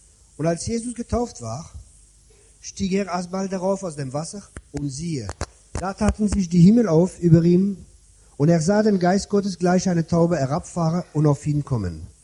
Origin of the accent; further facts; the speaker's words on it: France; German is a second language; ich komme aus Frankreich